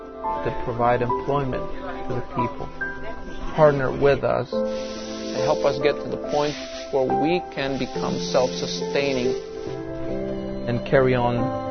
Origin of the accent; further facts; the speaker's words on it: Honduras; I was born in Honduras. I can remember growing up crossing river on my dad's back to rural areas in Honduras to preach the gospel.